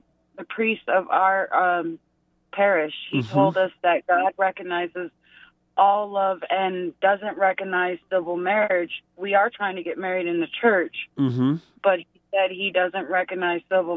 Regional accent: New Orleans, Louisiana, United States; now in Buffalo, United States; We live up here in Buffalo now. We're actually from New Orleans.

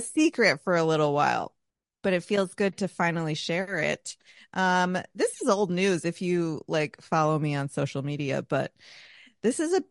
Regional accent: Connecticut, United States; Like I'm from Connecticut, obviously, and Becky's from Michigan.

